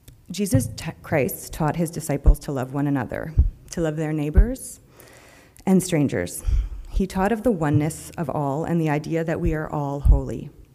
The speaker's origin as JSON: {"language": "English", "town": "Toronto", "region": "Ontario", "country": "Canada", "tie": "born or raised there", "said": "I'm coming from Toronto, where our offices are and where I'm born and raised."}